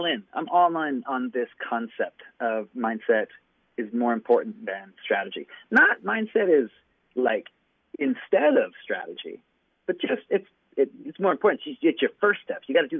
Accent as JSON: {"language": "English", "town": "Rexburg", "region": "Idaho", "country": "United States", "said": "I'm from Rexburg, Idaho."}